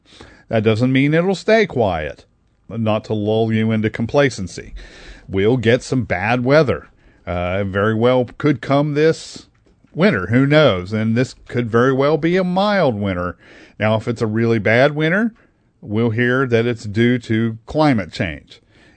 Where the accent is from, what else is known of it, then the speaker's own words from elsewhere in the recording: Hebron, Ohio, United States; I can remember derechos blowing through when I was a kid here in Central Ohio. I grew up in Hebron.